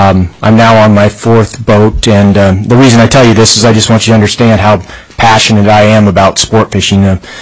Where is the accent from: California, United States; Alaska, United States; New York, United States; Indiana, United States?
Alaska, United States; I was born in Alaska, raised on the Kenai Peninsula. I first fished the Kenai River when I was, I think, 4 years old.